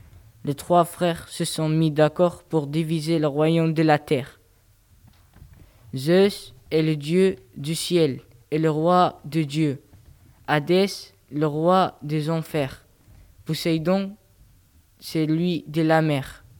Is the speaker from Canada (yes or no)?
no; Kuwait; French is a second language; je viens du Koweït, je parle arabe, danois, anglais et français. J'ai 14 ans, je suis en classe 4e de NSA.